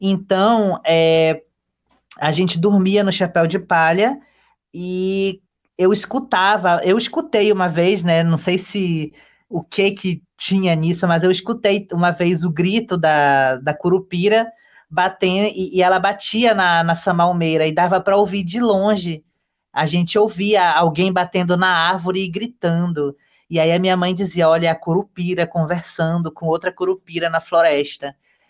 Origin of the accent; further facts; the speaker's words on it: Parintins, Amazonas, Brazil; na minha infância, quando eu estava em Parintins